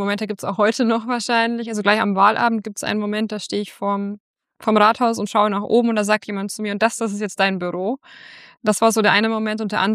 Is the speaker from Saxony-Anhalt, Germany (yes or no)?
no; Bavaria, Germany; moved away; und auch in Bayern ist es angekommen, in meiner alten Heimat.